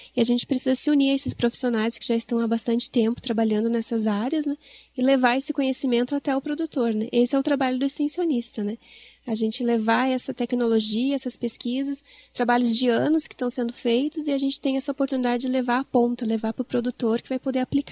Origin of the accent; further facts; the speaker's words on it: Lages, Santa Catarina, Brazil; Sou natural de Lages.